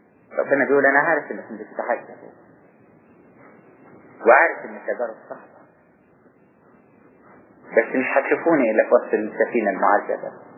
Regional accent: Upper Egypt, Egypt; كنت في البلد عندنا، والبيوت عندنا في الصعيد عكس هنا.

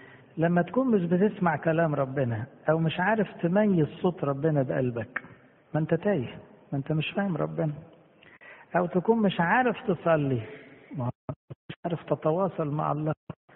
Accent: Egypt; واحنا كمصريين الحمد لله لما بنتكلم بكل ايدينا ورجلينا

